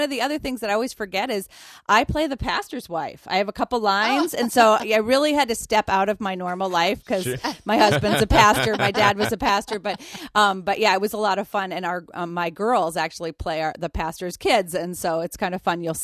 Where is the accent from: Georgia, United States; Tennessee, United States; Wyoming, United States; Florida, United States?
Georgia, United States; Macon; I mean, it is my hometown. It is a very traditional big brick church with the parsonage next door.